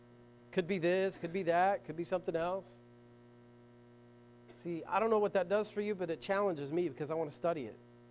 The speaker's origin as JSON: {"language": "English", "town": "Bragg", "region": "Oklahoma", "country": "United States", "tie": "born or raised there", "said": "where I grew up in Bragg, people didn't like people from Gore."}